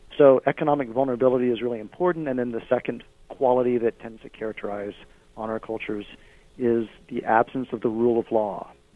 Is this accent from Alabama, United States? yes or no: yes; Alabama, United States; I'm a Southerner. I'm from Alabama. I spent all my childhood in the state of Alabama